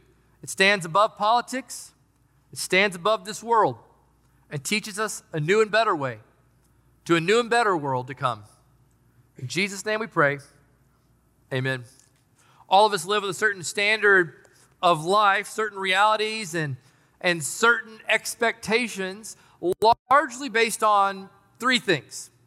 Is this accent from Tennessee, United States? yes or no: yes; Knoxville, Tennessee, United States; Now, my story is I'm from Knoxville, Tennessee. Grew up in a predominantly traditional home.